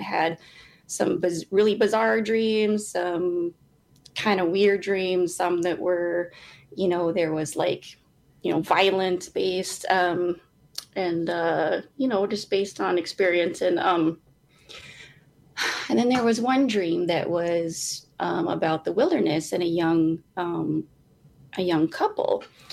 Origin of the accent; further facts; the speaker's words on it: Red Lake, Minnesota, United States; I'm from Red Lake.